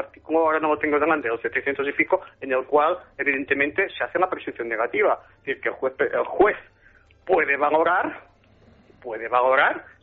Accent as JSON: {"language": "Spanish", "country": "Spain", "said": "Y yo, como abogado, en ese sentido, y como español"}